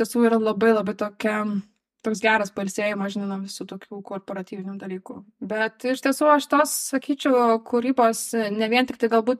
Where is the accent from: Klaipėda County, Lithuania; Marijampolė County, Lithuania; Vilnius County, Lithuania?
Vilnius County, Lithuania; Ukmergė; Aš šiaip esu iš Ukmergės, originally.